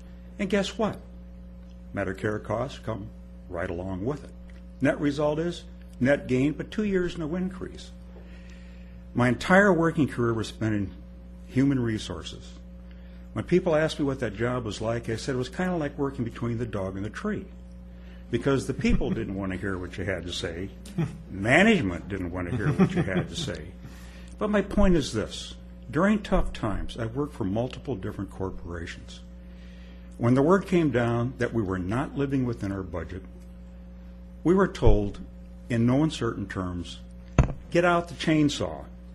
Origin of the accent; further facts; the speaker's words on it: East Moline, Illinois, United States; It reminds me of the one I grew up in my hometown of East Moline, Illinois, and I'm glad to be here.